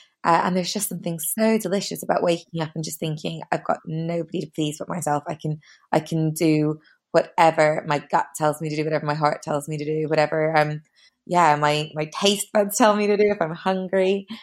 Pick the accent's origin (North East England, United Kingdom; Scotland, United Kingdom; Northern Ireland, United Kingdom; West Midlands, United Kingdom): Northern Ireland, United Kingdom; Belfast; also born or lived in Singapore; growing up in Belfast and being pretty Irish through and through